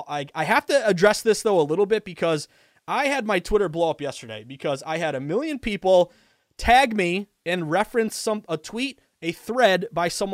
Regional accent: Massachusetts, United States; also born or lived in Vermont; now in Boston, United States; If you are like me and you live in the great state of Massachusetts, I was born and raised in Western Mass. Went up to the University of Vermont for college. Moved to Boston when I was 21, and I've been here ever since.

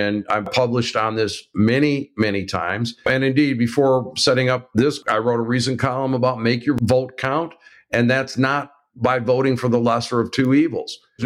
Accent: Michigan, United States; like my home state of Michigan

